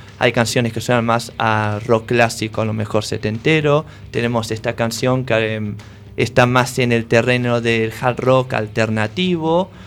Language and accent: Spanish; Argentina; Y después salgo yo, que soy argentino, que me gusta el rock